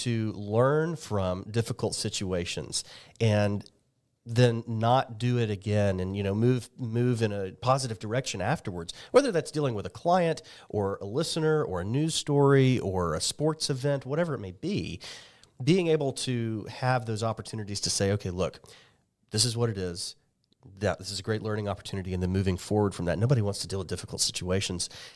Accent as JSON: {"language": "English", "town": "Mobile", "region": "Alabama", "country": "United States", "said": "well, honestly, my background, I come from Mobile."}